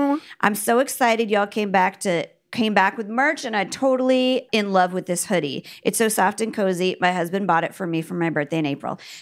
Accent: Virginia, United States; born there; also born or lived in Japan / Nebraska / St. Louis; So we were in Virginia and then I was born in Virginia and then we moved to Nebraska.

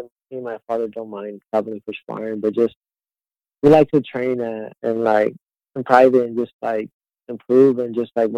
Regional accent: Fresno, California, United States; Yes. I'm from Fresno, California. It's my hometown, and I feel like I'll have no problem filling up the arena.

